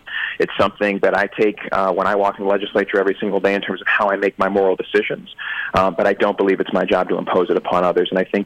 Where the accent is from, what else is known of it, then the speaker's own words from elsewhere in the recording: Chicago, Illinois, United States; That, you know, I'm up from Chicago, and I've got a viewpoint, even though my family's from Sparta, Tennessee, so I'm a little different.